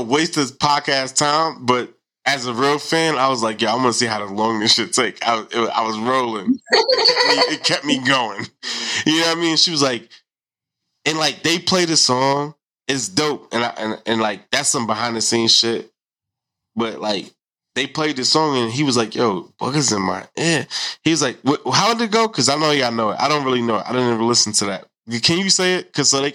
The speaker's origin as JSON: {"language": "English", "town": "Queens", "region": "New York", "country": "United States", "said": "I'm from Queens. So yeah."}